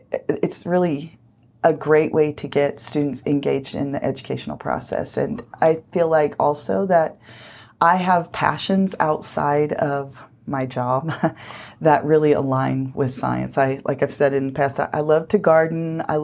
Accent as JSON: {"language": "English", "region": "Arkansas", "country": "United States", "tie": "born or raised there", "moved": "yes", "said": "I'm from South Arkansas, actually. I grew up there and came out originally to go to BYU."}